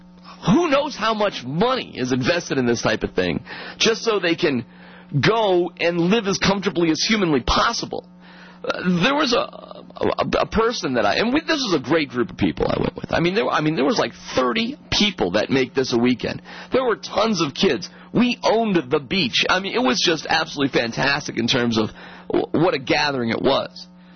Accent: East Coast, United States; I'm from the East Coast. I actually grew up on the water.

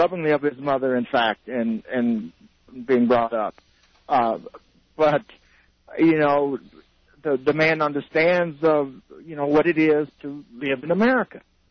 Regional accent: Alabama, United States; especially in the South, because I'm a Southern, I'm from Alabama, so I understand certain things.

